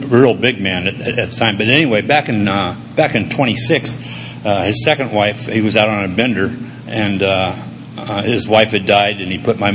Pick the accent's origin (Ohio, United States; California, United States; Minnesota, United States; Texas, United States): California, United States; Alameda; I was born and raised in Alameda, California, Northern California, an island in San Francisco Bay.